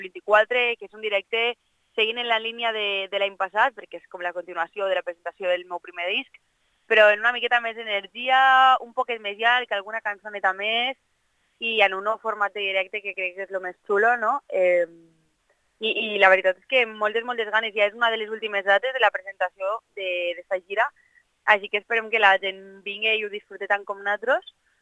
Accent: Valencian Community, Spain; accent: Valencian; estàvem fent-ho en valencià i estava fent-ho en la meva llengua, en el meu parlar i des de les meves arrels.

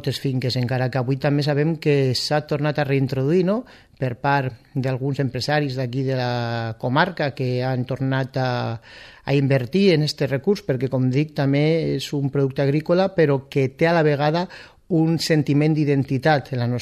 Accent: Vinaròs, Valencian Community, Spain; com sabem sobretot la gent que som de Vinaròs

